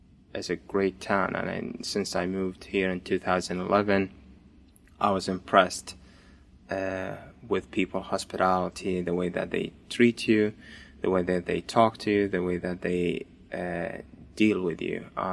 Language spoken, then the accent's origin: English; Iraq; now in United States; I'm original from Iraq and I've been in the United States since 2010.